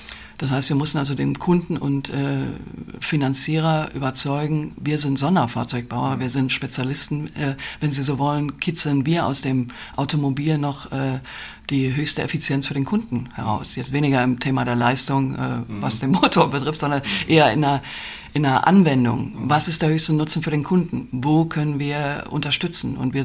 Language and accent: German; Chemnitz, Saxony, Germany; ich bin in Karl-Marx-Stadt groß geworden, geboren, groß geworden.